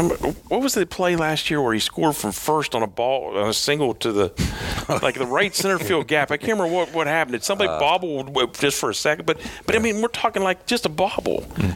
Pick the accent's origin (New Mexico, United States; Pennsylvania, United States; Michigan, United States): Pennsylvania, United States; Pittsburgh; I growing up in the Pittsburgh area, and I've heard all the Clemente stories